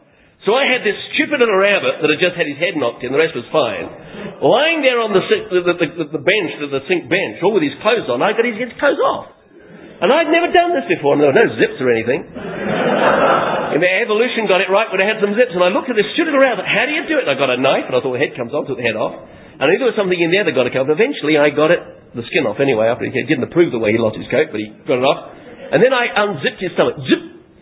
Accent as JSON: {"language": "English", "region": "England", "country": "United Kingdom", "also_born_or_lived": "New Zealand", "said": "And I come from England originally."}